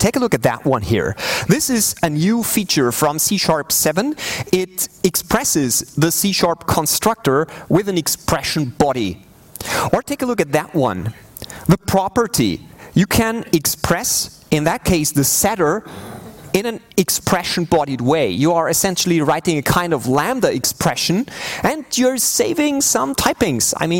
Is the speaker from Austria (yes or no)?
yes; Austria; I come from Austria. I have a small company there.